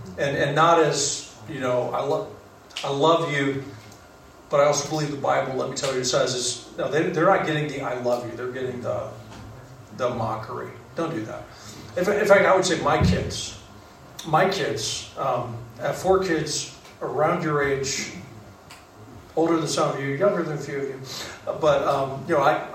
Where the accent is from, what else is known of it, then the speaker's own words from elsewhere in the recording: United States; People are always wondering what I think about the election because I'm an American.